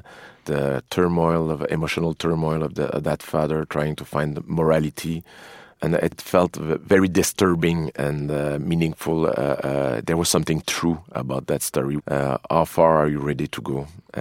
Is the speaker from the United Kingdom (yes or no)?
no; Canada; There's something about being a Canadian and being raised in the suburb of United States, you know, yeah.